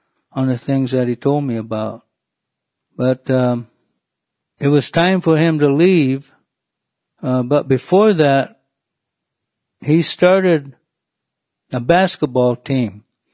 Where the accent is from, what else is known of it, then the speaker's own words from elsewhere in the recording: California, United States; I'm from the Karuk tribe in Northern California along the Klamath River. It's in between Wairika and Eureka in Northern California.